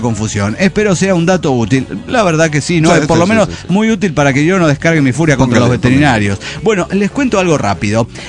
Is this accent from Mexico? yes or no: yes; Mexico City, Mexico; de Chilangolandia.